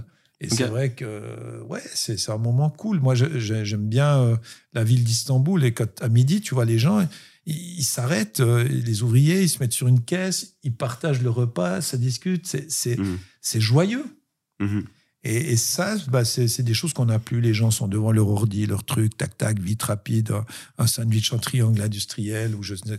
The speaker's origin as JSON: {"language": "French", "region": "Bourgogne-Franche-Comté", "country": "France", "said": "Moi, je viens de la campagne du Jura, le bon sens paysan."}